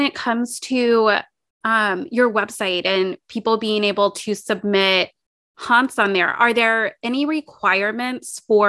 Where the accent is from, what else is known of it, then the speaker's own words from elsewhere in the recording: Tennessee, United States; now in Los Angeles, United States; And I think especially where I grew up in Tennessee, and people decorate a little bit for Halloween